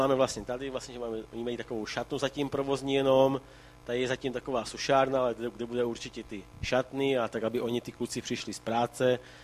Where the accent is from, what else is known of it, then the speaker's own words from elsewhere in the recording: Prušánky, South Moravian Region, Czechia; pocházím tady vlastně z Jižní Moravy, kousek od Hodonína, také vesničky z Prušánek, jestli to někdo zná.